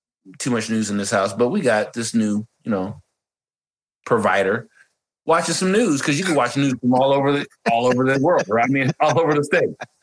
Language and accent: English; United States; But as an American, I would like to have, you know, I got some more home improvement stuff I need done.